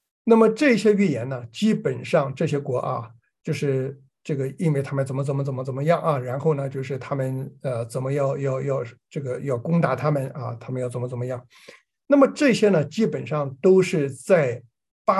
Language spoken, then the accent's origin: Chinese; China